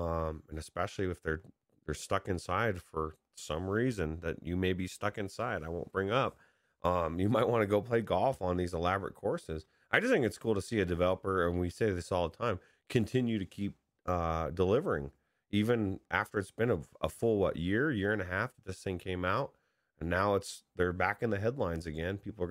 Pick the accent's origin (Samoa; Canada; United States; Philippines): United States; California; I grew up in Southern California